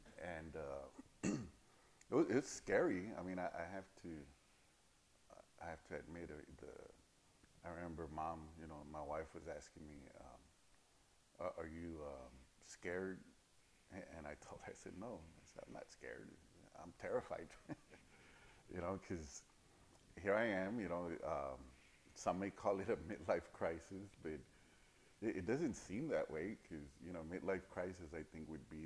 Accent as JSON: {"language": "English", "town": "San Antonio", "region": "Texas", "country": "United States", "tie": "born or raised there", "said": "I grew up in San Antonio pretty much all my life."}